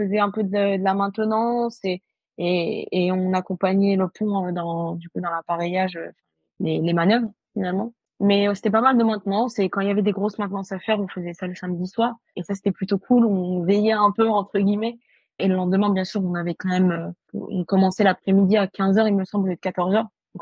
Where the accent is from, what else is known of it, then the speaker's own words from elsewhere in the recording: Morocco; Moi, du coup, je suis née au Maroc et j'ai grandi au Maroc. Donc, j'ai passé mon bac là-bas.